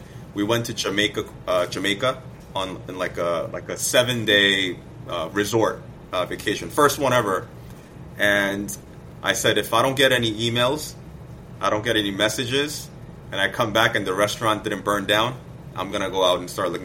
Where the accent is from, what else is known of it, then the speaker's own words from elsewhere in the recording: Seoul, South Korea; now in New York, United States; It's the name of my hometown in Seoul, South Korea.